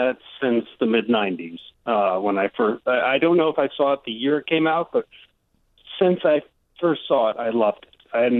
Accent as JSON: {"language": "English", "region": "New Jersey", "country": "United States", "said": "And I'm from New Jersey. New York is my city. I work there. I've worked there for almost a decade."}